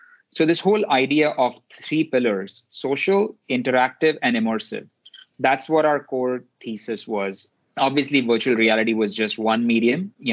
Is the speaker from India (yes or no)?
yes; India; I grew up in India.